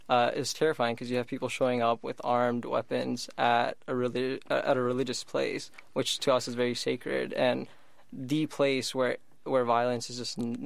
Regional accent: Dallas, Texas, United States; now in Bay Area, United States; So, born and raised in Dallas, Texas, and also considering the fact that for me, I'm only seeing this kind of unravel in more recent years, I feel right now I'm blessed to be in the Bay Area

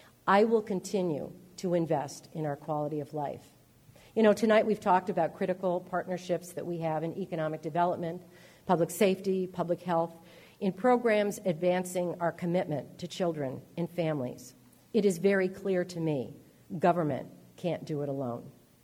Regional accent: Rochester, New York, United States; I grew up in Rochester, and I've worked here as an adult for 36 years, which shows you how old I am

